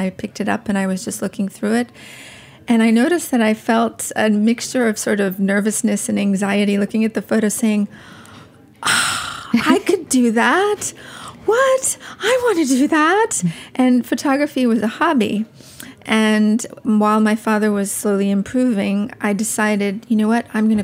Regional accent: New York City, New York, United States; I am technically from New York City, but it's hard to say that I am specifically from here in a way because I love to travel and I've lived in a lot of other places. But technically, I'm from New York City.

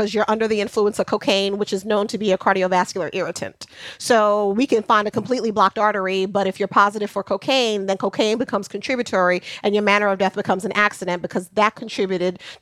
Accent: Queens, New York, United States; Born and raised.

